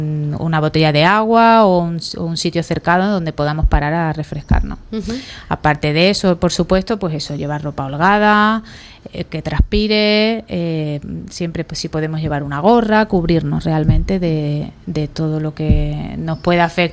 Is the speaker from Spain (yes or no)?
yes; Seville, Andalusia, Spain; Yo, por ejemplo, que soy de Sevilla